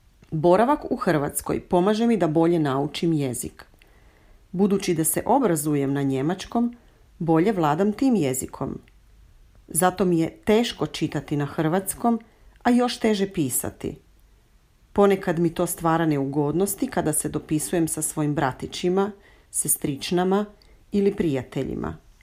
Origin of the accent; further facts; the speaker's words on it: Austria; born there; first language German; Croatian is a second language; Rođena sam u Austriji. Moja majka je iz Hrvatske, a otac iz Austrije. Kod kuće obično razgovaramo na njemačkom jeziku.